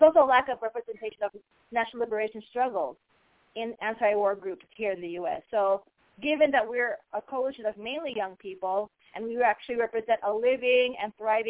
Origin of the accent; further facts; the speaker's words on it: Philippines; using our experience as the Filipino people, for example.